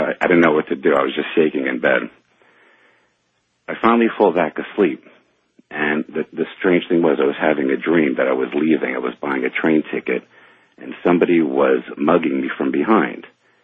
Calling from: New York City, New York, United States; And I'm calling from New York, New York.

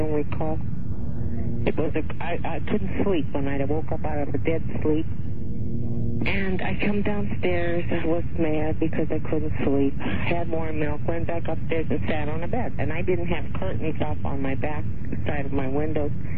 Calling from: Springfield, Ohio, United States; from Springfield in Ohio.

